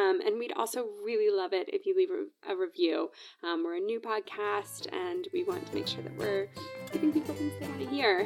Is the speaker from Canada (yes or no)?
yes; Canada; Maybe because I grew up in Canada, we kept them on the counter because it was cold anyway.